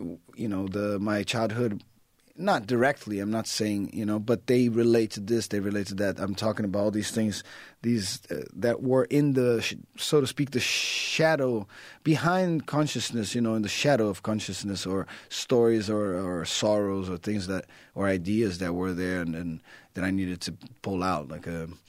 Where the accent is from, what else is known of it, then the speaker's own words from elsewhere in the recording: Rio de Janeiro, Brazil; away from the where I'm from. I'm from Brazil, from Rio